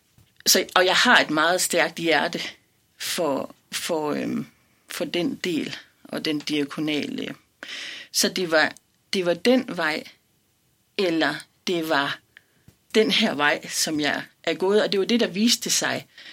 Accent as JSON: {"language": "Danish", "town": "Hjerm", "region": "Central Denmark Region", "country": "Denmark", "said": "Altså, jeg kommer jo fra Hjerm, som jo i høj grad ligner Ørnhøj og Nørre Omme"}